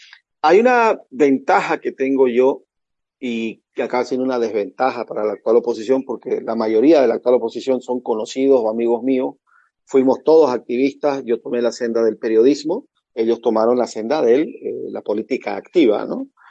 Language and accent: Spanish; Bolivia; Porque siendo boliviano puedo decir, el pueblo es entre inocente y necio.